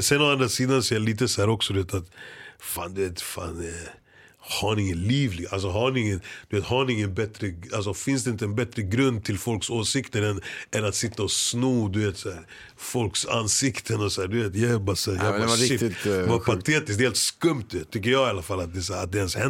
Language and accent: Swedish; Kenya; now in Sweden; kanske mer i Kenya faktiskt, för att så här, ta min erfarenhet från Sverige och liksom hjälpa mitt hemland.